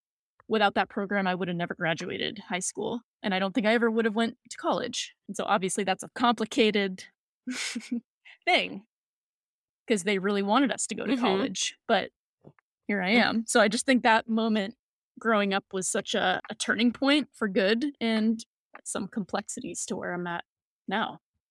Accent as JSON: {"language": "English", "town": "Boston", "region": "Massachusetts", "country": "United States", "tie": "born or raised there", "said": "So I grew up in Boston, in the Boston area. I am a product of the Brookline Public School System"}